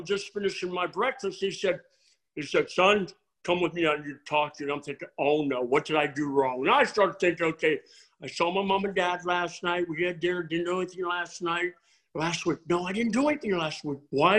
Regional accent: Pennsylvania, United States; Well, where I'm from, you're either a Pitt fan or a Penn State fan. Growing up in Pennsylvania

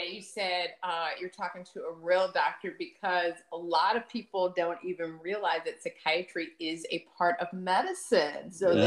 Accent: Portsmouth, Virginia, United States; I'm from Hampton Roads. So I went to high school in Portsmouth, Virginia.

